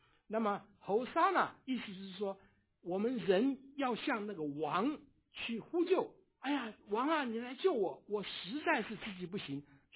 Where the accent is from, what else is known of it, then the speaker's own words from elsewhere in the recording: China; 这个我们大家都是中国人，我们知道的啊